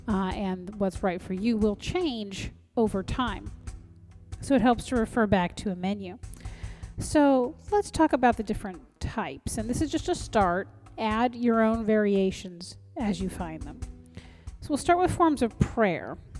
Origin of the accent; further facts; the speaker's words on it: the South, United States; I come from the South, where extraordinarily long and involved prayers, especially before meals, are the norm.